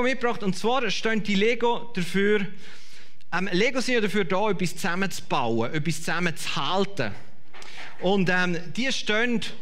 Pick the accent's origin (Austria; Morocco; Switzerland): Switzerland; Grabserberg, St. Gallen; Ich weiss nicht, im Grabserberg, wo ich aufgewachsen bin, dort hat man immer gefragt, wem gehörst du?